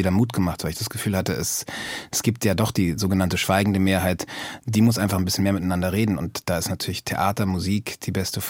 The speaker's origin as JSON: {"language": "German", "country": "Austria", "said": "Also ich glaube, ich komme aus Österreich."}